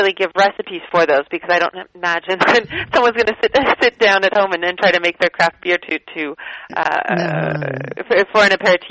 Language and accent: English; United States; now in Italy; I was shocked as an American to come and find what I figured was the equivalent of Italian Wonder Bread all over the place.